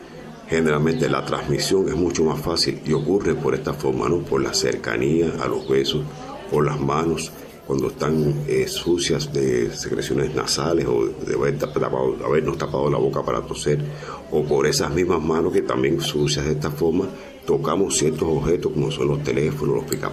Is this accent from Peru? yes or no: no; Cuba; somos cubanos, los cubanos estamos acostumbrados siempre a nos vemos, nos abrazamos